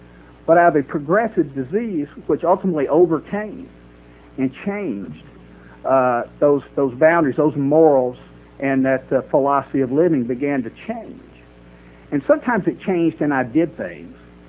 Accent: Tennessee, United States; I was a freshman in college at Middle Tennessee State University in Murfreesboro, Tennessee. I grew up in Middle Tennessee.

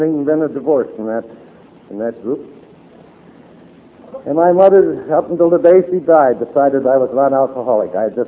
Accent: Missouri, United States; also born or lived in Tennessee; I was raised in a little German town over in Missouri, St. Louis area. Born in Tennessee, and I was raised over in Missouri, spent a lot of time in the Middle West.

